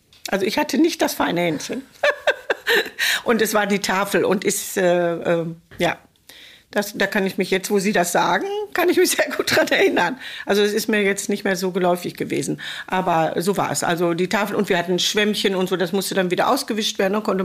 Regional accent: Gelsenkirchen, North Rhine-Westphalia, Germany; Ich komme nicht hier aus dem Ort, ich komme aus Gelsenkirchen.

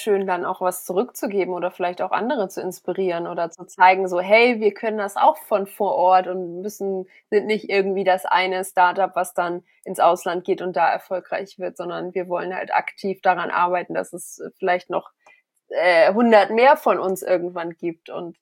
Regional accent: Germany; Und wir als Deutsche dann, wie du gerade gesagt hast, vielleicht sagen, ach, dann bestelle ich schnell bei Amazon was Neues

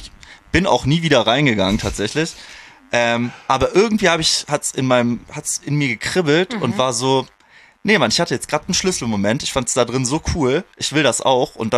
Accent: Bietigheim-Bissingen, Baden-Württemberg, Germany; ich komme aus Bietigheim-Bissingen, falls das Leuten ein Begriff ist.

